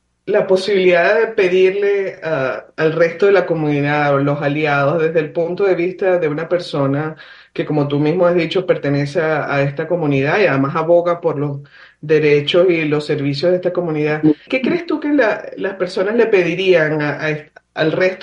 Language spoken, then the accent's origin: Spanish; Venezuela; O sea, tú eres colombiano, asumo, y yo soy venezolana.